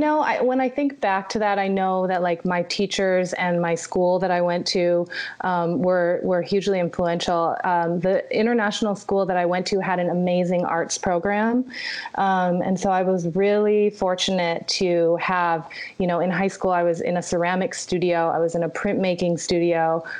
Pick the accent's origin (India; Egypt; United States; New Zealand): Egypt; also born or lived in Thailand / Saudi Arabia; I grew up in Egypt. I was actually born in Thailand. I identify as Thai American, being that my mother's Thai and my dad is American. Growing up in Egypt allowed me another cultural context.